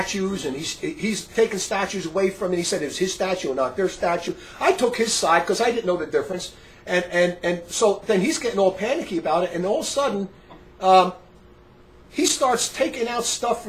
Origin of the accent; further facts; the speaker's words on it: Newark, New Jersey, United States; I see this 1,000 times when I grew up in Newark, New Jersey.